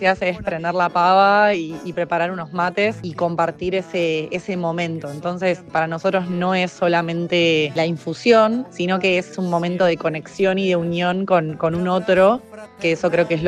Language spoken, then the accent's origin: Spanish; Buenos Aires, Argentina; soy de Buenos Aires, Argentina